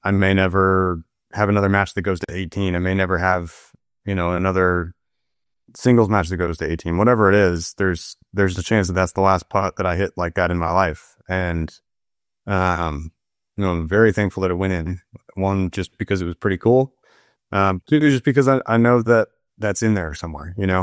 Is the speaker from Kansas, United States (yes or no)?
no; New York, United States; It's, you know, my home state in New York at Bethpage.